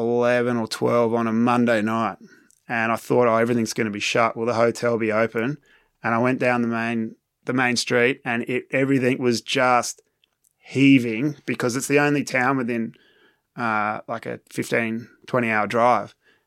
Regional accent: Sydney, New South Wales, Australia; But no, I grew up in Sydney, and it's a great city.

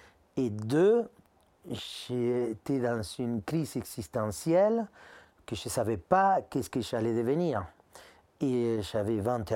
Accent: Argentina; moved away as an adult; now in France; Sauf que je suis parti d'Argentine en pensant faire une expérience de 2, 3 ans, 4 ans maximum et retourner là-bas. Non, maintenant ça fait 24 ans, donc je suis 23 ans en Argentine, 24 ans en France.

